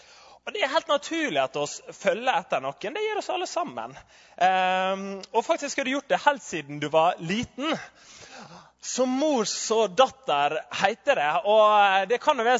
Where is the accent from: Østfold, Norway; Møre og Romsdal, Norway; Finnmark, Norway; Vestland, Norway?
Møre og Romsdal, Norway; accent: Sunnmøre; og som du hører så ikke jeg fra Oslo. Jeg snakker sunnmørsk